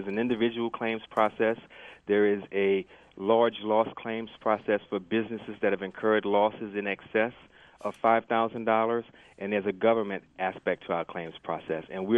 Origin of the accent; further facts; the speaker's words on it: Gulf Coast, United States; I'm from the Gulf Coast, and I'm going to make sure that our company will do the right thing.